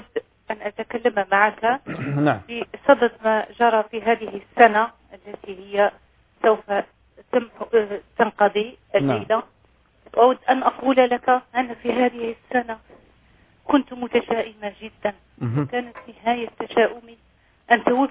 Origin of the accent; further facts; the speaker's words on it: Algeria; من الجزائر.